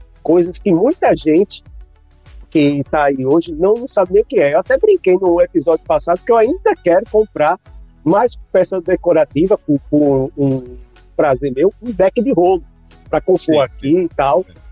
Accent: Pernambuco, Brazil; eu sou de Pernambuco, como todo mundo já sabe

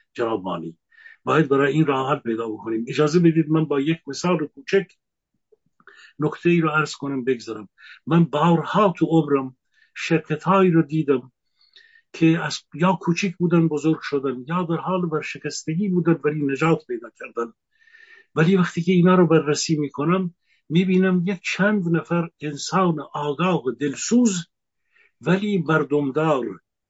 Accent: Iran; به نوبه خودم با تمام وجودم به عنوان یک ایرانی

